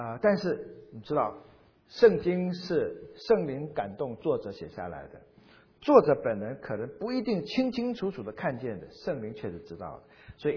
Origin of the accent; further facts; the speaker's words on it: China; 我们中国人在想心肝宝贝的时候就是宝贝的嘛，管他用心啊肝啊之类的。